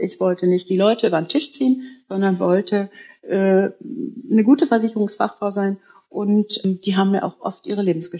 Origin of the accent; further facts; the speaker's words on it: Recklinghausen, North Rhine-Westphalia, Germany; now in Würzburg, Germany; Ich selber bin ja aus Recklinghausen, Herten, und lebe jetzt in Würzburg